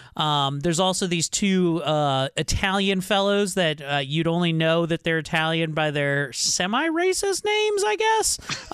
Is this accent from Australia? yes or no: yes; Melbourne, Victoria, Australia; We're from Melbourne.